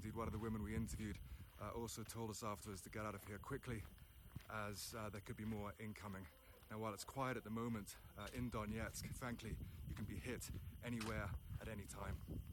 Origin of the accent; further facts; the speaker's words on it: United Kingdom; The women I speak to are visibly angry at me for being British.